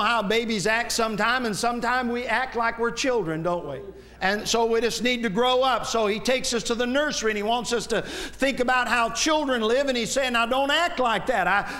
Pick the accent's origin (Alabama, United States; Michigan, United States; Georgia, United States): Michigan, United States; Wayland; When I was growing up, I grew up in Wayland, Michigan, and down the road was Allegan, Michigan, and every fall they had the Allegan Fair.